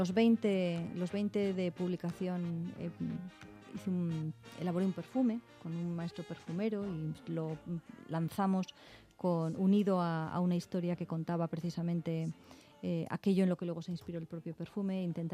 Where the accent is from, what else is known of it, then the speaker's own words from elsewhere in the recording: Llodio, Basque Country, Spain; also born or lived in Bilbao; yo soy bilbaína, pero también soy alavesa, que es donde me crié. Me crié en Llodio.